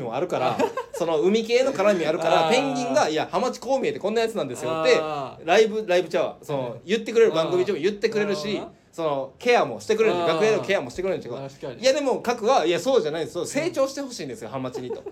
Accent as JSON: {"language": "Japanese", "region": "Hyogo", "country": "Japan", "said": "俺もな、まあ兵庫出身やねんけど"}